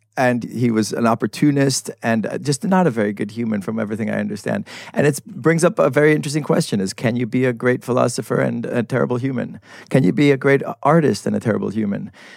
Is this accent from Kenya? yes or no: no; Los Angeles, California, United States; I grew up in Los Angeles and had no idea that this thing was here.